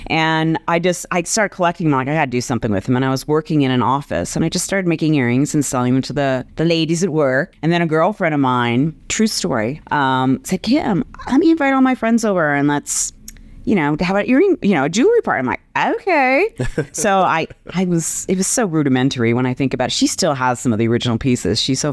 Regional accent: Denver, Colorado, United States; So, yes, I grew up in South Denver and went to Thomas Jefferson High School.

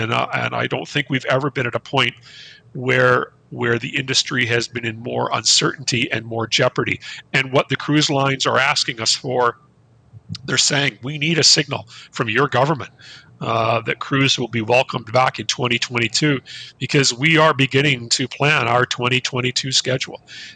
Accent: Vancouver, British Columbia, Canada; I'm from Vancouver.

